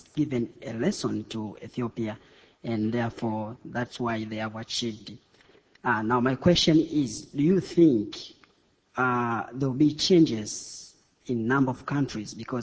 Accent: Tanzania; I come from Tanzania.

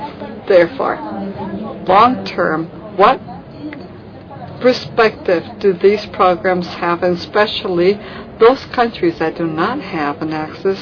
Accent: Tunisia; English is a second language; now in Seattle, United States; I'm from Tunisia, and I'm studying in the University of Washington in the city of Seattle.

